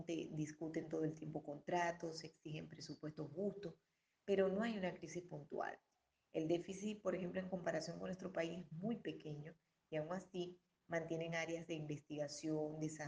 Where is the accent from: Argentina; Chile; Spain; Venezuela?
Venezuela; now in Dominican Republic; a comparación con el país de donde vengo, que es Venezuela, son todavía competitivos.